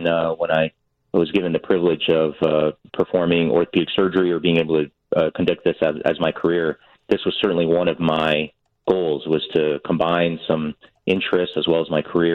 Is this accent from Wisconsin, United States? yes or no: yes; Wisconsin, United States; now in Chicago, United States; I grew up in Wisconsin, right outside the Green Bay area. I am of Chinese American and Taiwanese American descent, traveled all over before I've been to Chicago, and now I've lived in Chicago for the last 10 years.